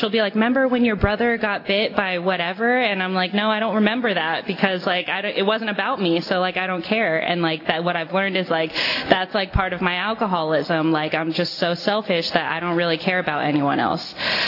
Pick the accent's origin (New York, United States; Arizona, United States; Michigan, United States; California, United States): California, United States; Fresno; You know, I'm from Fresno. I grew up in a nice middle-class family.